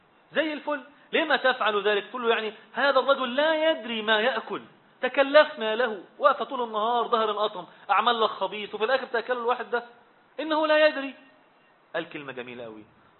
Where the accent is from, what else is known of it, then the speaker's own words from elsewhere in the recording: Zagazig, Sharqia Governorate, Egypt; يعني مثلا ما نقول مثلا عندنا في الزقازيق أكلة حلوة جدا الناس تحبها